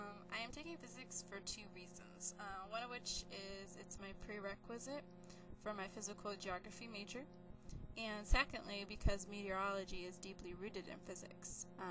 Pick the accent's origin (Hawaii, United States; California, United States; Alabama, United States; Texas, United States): California, United States; San Diego; also born or lived in Long Beach; I was born in Long Beach, California, and then moved to San Diego when I was an infant. So this is pretty much my hometown, and I absolutely love it.